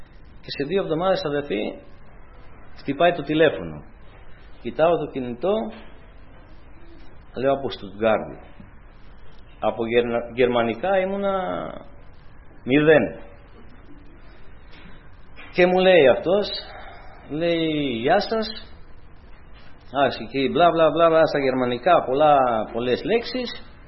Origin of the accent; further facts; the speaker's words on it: Romania; now in Greece; όταν πάω στη Ρουμανία, που εκεί γεννήθηκε και είναι η πατρίδα μου. Εγώ λέω, η πατρίδα μου είναι εδώ πέρα στην Ελλάδα.